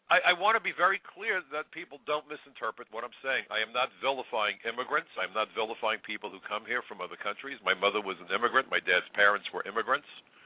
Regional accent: New York, United States; I'm a New Yorker. I went to Brooklyn College. You can't be more Brooklyn than that.

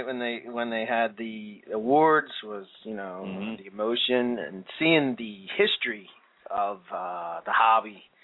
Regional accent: Philadelphia, Pennsylvania, United States; just because I'm from Philadelphia, and we don't have things like that up here

